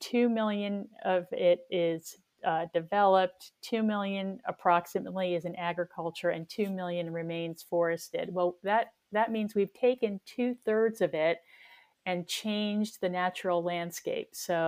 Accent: Florida, United States; of course I grew up in South Florida, where hibiscus are, you know, they're everywhere.

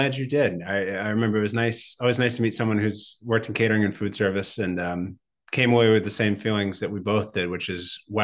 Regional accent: Portland, Maine, United States; also born or lived in New York; now in Boston, United States; I'm originally from Maine, so I started doing that, you know, in Portland, Maine, and then college in Boston. Then I lived in New York for a long time before I moved back up here to the Boston area.

